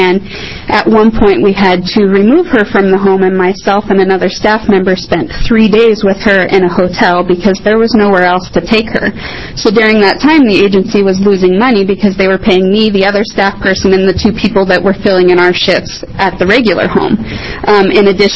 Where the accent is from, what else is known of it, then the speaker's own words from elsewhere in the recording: Scappoose, Oregon, United States; for the record, I'm from Scappoose.